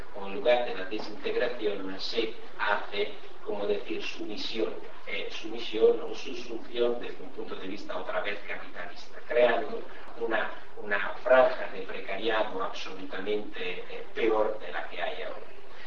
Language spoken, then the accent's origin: Spanish; Italy; Spanish is a second language; Yo que soy italiano